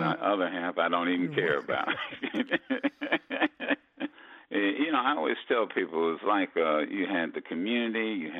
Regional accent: Dayton, Ohio, United States; when I grew up, I had a big, big, major drug problem when I was a young person growing up in Dayton.

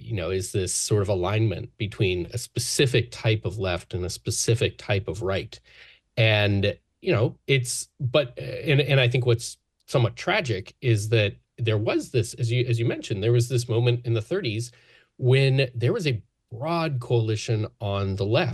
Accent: Tennessee, United States; You know, I grew up in Tennessee, and I was always very aware of the impact that the New Deal had on my region.

